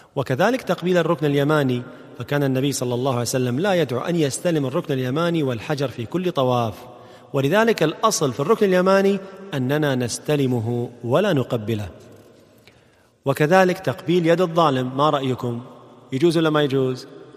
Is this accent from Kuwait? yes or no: yes; Kuwait; طبعا احنا في الكويت عندنا أحسن حال